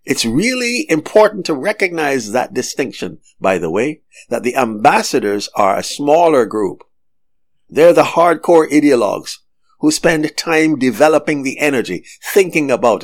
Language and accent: English; Oregon, United States; I'm from Oregon. I didn't grow up in the South, but I've traveled.